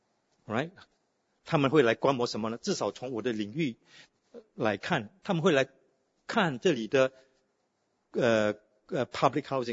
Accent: Singapore; 新加坡人，我是新加坡人，我不会害羞跟你讲这句话。

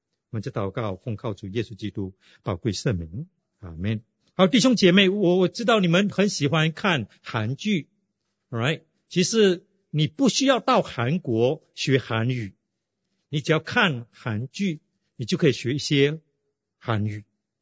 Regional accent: Fujian, China; 我是福建人。

